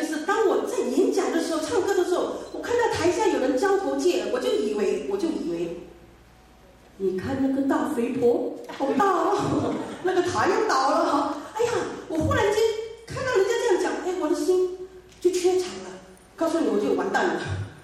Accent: Malaysia; first language Hokkien; 我是福建人，我们家讲闽南话，所以我们呢住在马来西亚

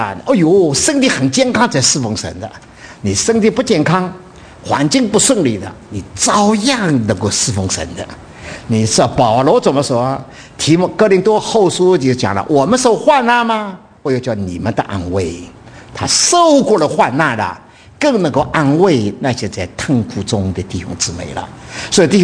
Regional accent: China; 的后代了，我们的中国人都已经蒙恩了

